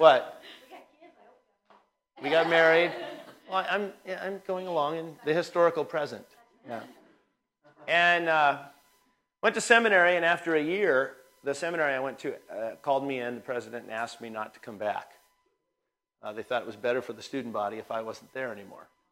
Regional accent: Spokane, Washington, United States; My own journey is that I grew up in Spokane, Washington, where Gonzaga University is.

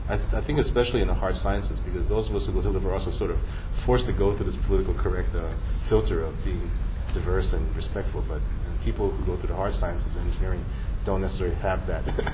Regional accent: New York City, New York, United States; And I grew up in New York City, where it's very cosmopolitan

